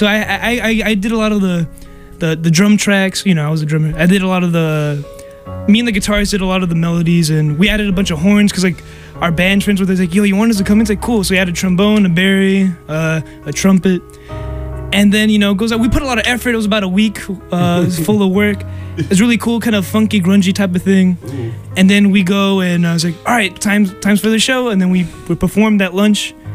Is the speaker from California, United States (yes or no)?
yes; Los Angeles, California, United States; So, for anyone who doesn't know, I'm from Los Angeles area.